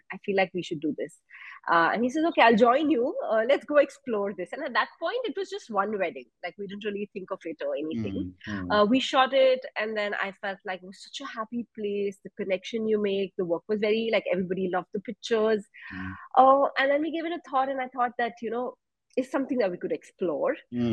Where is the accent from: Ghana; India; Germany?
India; Jammu, Jammu and Kashmir; now in Bangalore, India; I'm from Jammu, born and brought up in Jammu, and then went on to doing my engineering from NIT Nagpur, then came to Bangalore for my first corporate job.